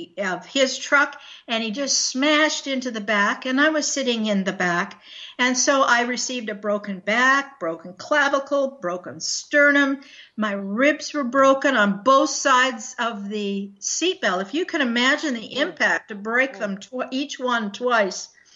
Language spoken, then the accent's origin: English; Ontario, Canada; now in United States; I come from the northern shores of Lake Erie around the Great Lakes. I was raised in Ontario, Canada, so hello to all the Canadian people out there. I was raised in a rural farming background, and now I have dual citizenship.